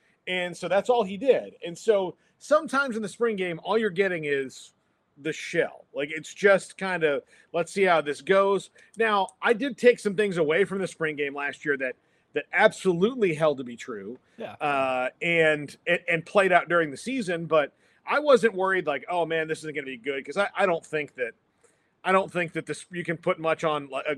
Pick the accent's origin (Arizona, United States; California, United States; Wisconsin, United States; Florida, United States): Florida, United States; Fort Myers; I grew up in Fort Myers, Florida. We went to Red Sox games all the time.